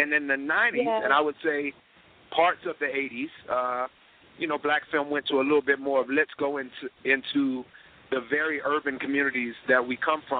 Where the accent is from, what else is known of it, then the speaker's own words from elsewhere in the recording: Decatur, Georgia, United States; And for folks that don't know, I'm from, you know, Atlanta, Georgia, and specifically straight out of the deck.